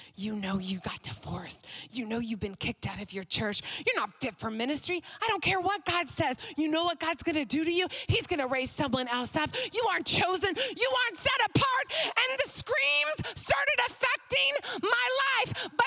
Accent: Dallas, Texas, United States; And this is why I came all the way from Dallas, Texas.

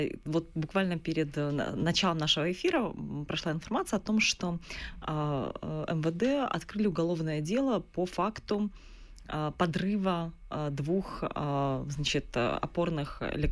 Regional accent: Yalta, Crimea, Ukraine; born there; Я действительно родилась в Крыму, в Ялте. Мои родители там живут.

